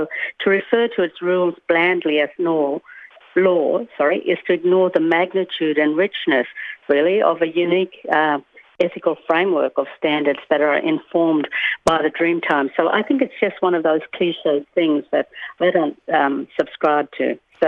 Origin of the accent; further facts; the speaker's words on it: Western Australia, Australia; I'm from the Kimberley region, I'm a Bardi woman.